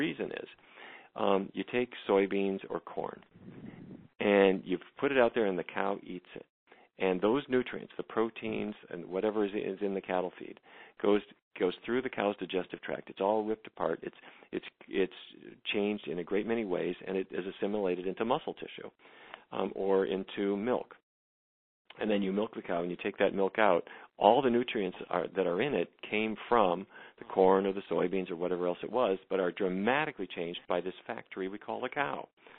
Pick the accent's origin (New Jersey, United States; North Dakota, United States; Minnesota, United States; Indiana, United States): North Dakota, United States; I grew up in North Dakota, and my dad was a cattle rancher